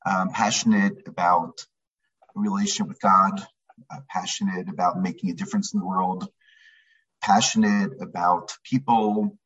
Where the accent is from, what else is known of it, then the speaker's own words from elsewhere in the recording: Baltimore, Maryland, United States; And so, you know, as far as my upbringing, I grew up in Baltimore. I came to Baltimore because my father, both my parents are still living, special people in their own right.